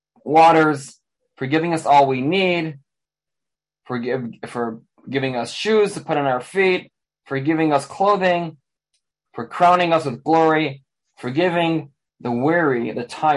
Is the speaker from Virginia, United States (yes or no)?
no; Chicago, Illinois, United States; I grew up in Chicago, so I never lived on a farm.